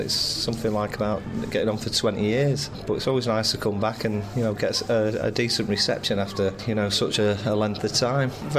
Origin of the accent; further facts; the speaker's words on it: Manchester, North West England, United Kingdom; I went there as a kid growing up in Manchester